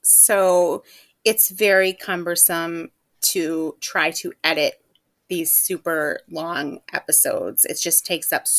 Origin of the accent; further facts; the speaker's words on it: United States; I don't really have any stake in this game.